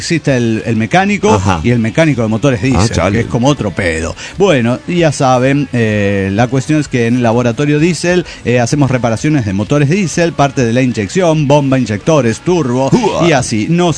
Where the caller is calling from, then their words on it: Oaxaca, Mexico; desde Oaxaca, México.